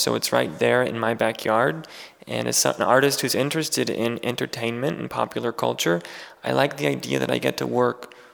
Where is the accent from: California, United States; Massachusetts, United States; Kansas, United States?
California, United States; Los Angeles; I grew up in Los Angeles, and that's the system that fuels the city.